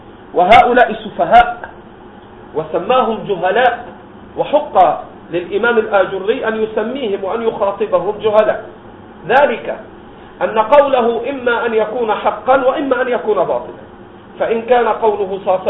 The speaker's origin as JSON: {"language": "Arabic", "country": "Egypt", "said": "هؤلاء الذين ظهروا في بلدنا مصر وغيره"}